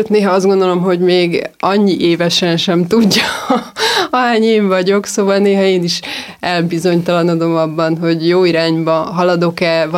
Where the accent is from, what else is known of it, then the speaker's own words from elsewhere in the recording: Szentes, Csongrád-Csanád, Hungary; born there; én csak ott születtem, de nem oda jártam gimibe, hanem Csongrádra jártam egyébként Grecsó Krisztiánnal egy évfolyamba, tehát abba a gimibe jártam, ahova ő.